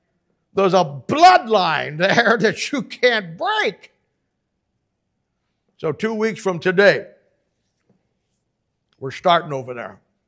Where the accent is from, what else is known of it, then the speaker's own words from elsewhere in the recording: Canton, Ohio, United States; I said, from Canton, Ohio. I said, I grew up in the Canton Baptist Temple.